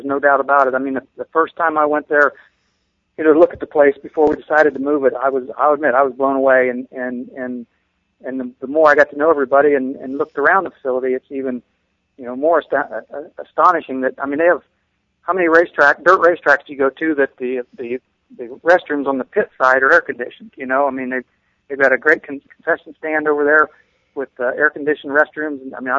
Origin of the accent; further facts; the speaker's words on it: Worcester, Massachusetts, United States; Worcester's about 2 hour drive, you know, my hometown